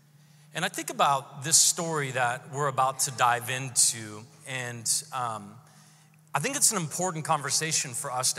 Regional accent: Seattle, Washington, United States; I grew up in the Seattle area.

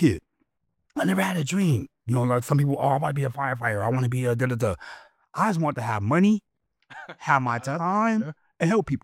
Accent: Denver, Colorado, United States; also born or lived in Aurora; Born and raised Denver, Park Hill.

